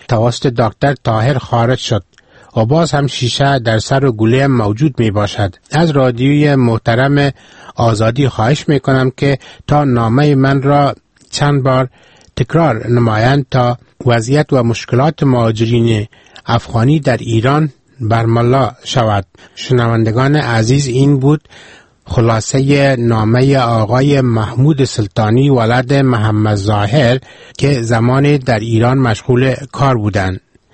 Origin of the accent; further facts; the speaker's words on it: Afghanistan; من افغانی هستم